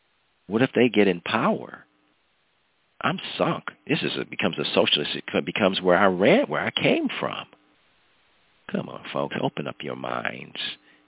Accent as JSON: {"language": "English", "country": "United States", "said": "Thank God I'm an American. I can speak freely about my opinions."}